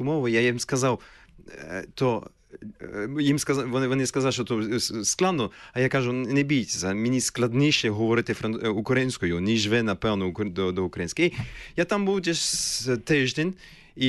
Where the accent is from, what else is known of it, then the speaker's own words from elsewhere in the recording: France; Я народився у Франції, правда, але я виріс у українському середовищі, де виключно з батьками говорили, і ще говорю українською мовою.